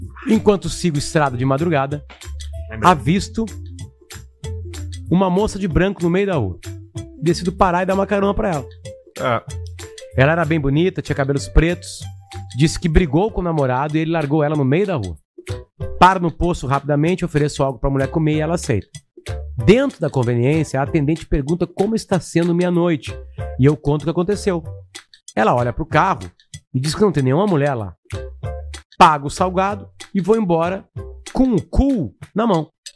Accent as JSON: {"language": "Portuguese", "town": "Santa Vitória do Palmar", "region": "Rio Grande do Sul", "country": "Brazil", "tie": "born or raised there", "said": "na Praça Central de Santa Vitória do Palmar, minha cidade natal."}